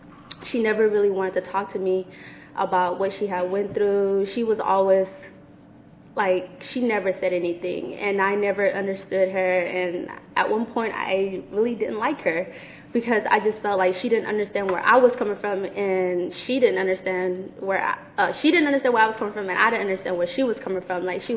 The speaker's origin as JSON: {"language": "English", "town": "Oakland", "region": "California", "country": "United States", "tie": "born or raised there", "said": "our struggle too as an American, you know, growing up, was born and raised in Oakland, living out here"}